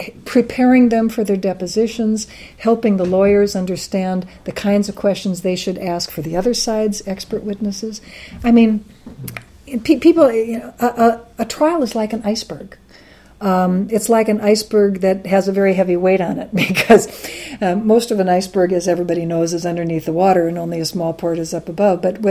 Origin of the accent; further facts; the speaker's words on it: Wisconsin, United States; I'm from Wisconsin, so of course I want people to be civilized.